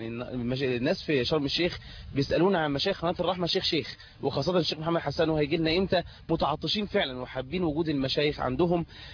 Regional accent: Egypt

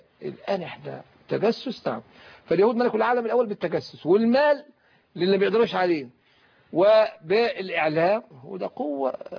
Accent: El Mahalla El Kubra, Gharbia, Egypt; في مدينتي البسيطة المتواضعة المحلة الكبرى

